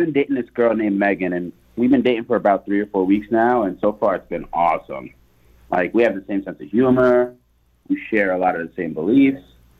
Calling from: Hampton, United States; Hey, Shaggy and Natalia. … I'm calling from Hampton.

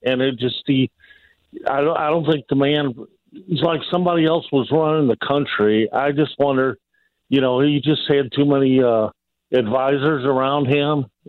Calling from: Illinois, United States; since I'm calling from the People's Republic of Illinois, I don't think a pickle face Pritzker would make a very good vice president.

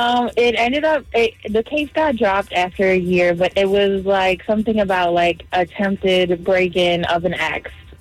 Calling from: Hanover Park, Illinois, United States; I'm calling from Hanover Park.

